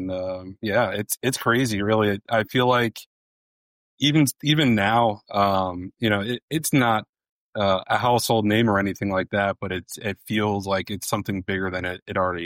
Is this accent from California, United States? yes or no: no; New Jersey, United States; So I'm born and raised in New Jersey. Right on the Jersey Shore, which is now infamous for the Hurricane Sandy tragedy that happened.